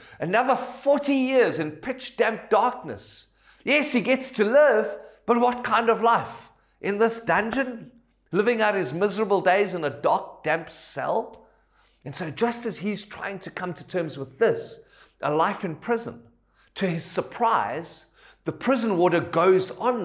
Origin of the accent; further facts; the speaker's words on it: Cape Town, Western Cape, South Africa; Growing up in Cape Town, I can remember going to the Cape Town Castle for like tour excursions.